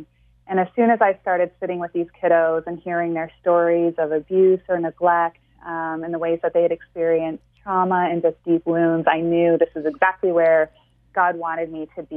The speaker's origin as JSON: {"language": "English", "country": "Canada", "lives_now": "United States", "said": "I'm a Canadian, and so I had a visa and I was working in the U.S."}